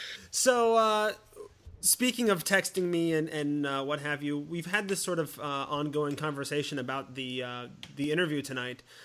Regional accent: Iowa, United States; I grew up in the Midwest in Iowa myself, and always dreamed of going to Gen

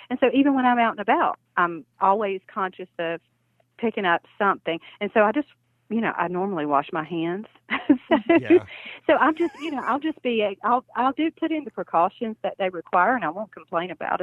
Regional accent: South Carolina, United States; Like I said, I'm originally from South Carolina.

